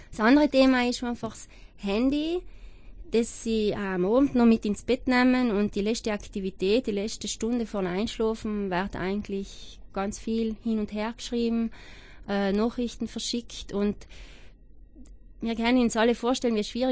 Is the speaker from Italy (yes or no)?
yes; South Tyrol, Italy; Bei uns in Südtirol sind wir da noch ein paar Schritte hinten.